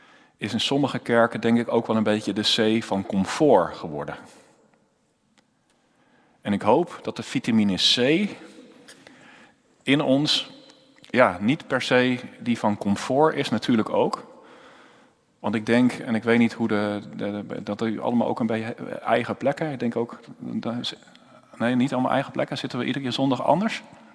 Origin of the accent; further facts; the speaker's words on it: Twello, Gelderland, Netherlands; ik kom een beetje uit een boerenomgeving. Ik kom zelf uit Twello